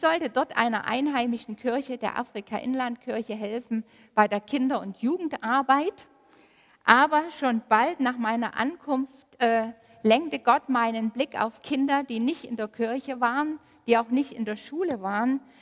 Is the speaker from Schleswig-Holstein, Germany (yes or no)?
no; Chemnitz, Saxony, Germany; born there; ich bin gebürtige Chemnitzerin. Ich komme aus Dreisdorf-Klöser, also nur über den Berg so ungefähr.